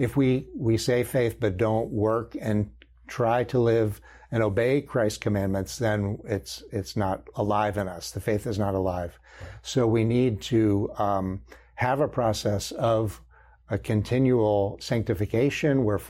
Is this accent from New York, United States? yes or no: no; Virginia, United States; I come from Virginia, right? And I have a home in Williamsburg, Virginia